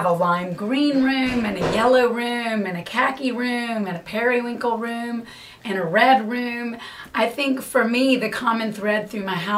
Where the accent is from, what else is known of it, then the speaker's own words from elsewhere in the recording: North Carolina, United States; moved away; also born or lived in New York; growing up in North Carolina. My parents' house was very traditional. And then I moved away to New York many years ago